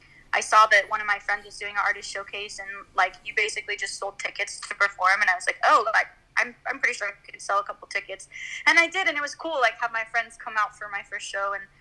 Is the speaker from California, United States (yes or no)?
no; Washington, United States; starting with LA, I'm from Washington, so hopefully doing one in Seattle as well.